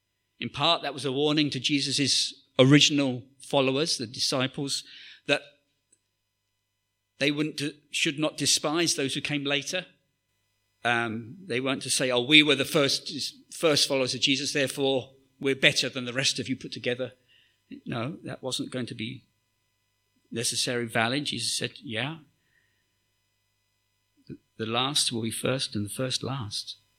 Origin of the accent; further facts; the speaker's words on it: United Kingdom; It's expected of us as British people that we give to good causes.